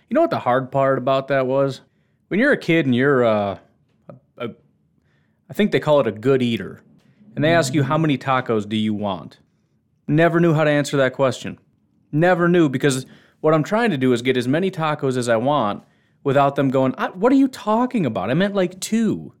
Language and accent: English; Illinois, United States; I think on this podcast I may have mentioned that I grew up in Illinois